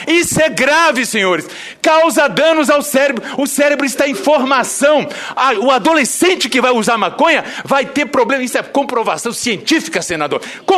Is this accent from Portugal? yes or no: no; Brazil; Mas eu sou brasileiro